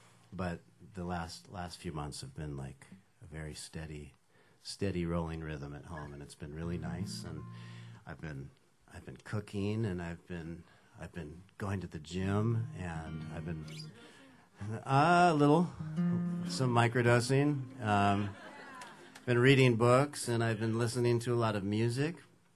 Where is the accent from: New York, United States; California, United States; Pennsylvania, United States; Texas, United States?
California, United States; despite the fact that I grew up in Southern California, there's no cats in my life.